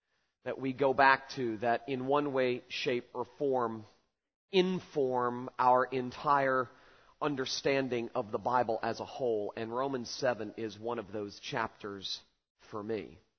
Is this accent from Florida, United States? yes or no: yes; Jacksonville, Florida, United States; also born or lived in Fort Lauderdale; I am, as Dr. Moeller mentioned, a native Floridian. I was born in Jacksonville, Florida, and moved down to Fort Lauderdale, Florida in the late 1970s.